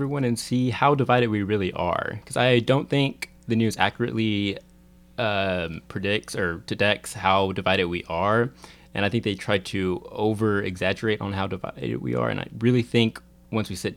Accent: Fort Worth, Texas, United States; I'm coming from Fort Worth, Texas.

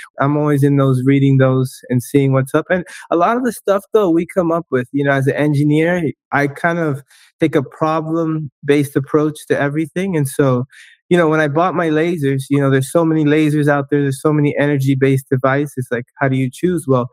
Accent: Miami, Florida, United States; I was born and raised in Miami.

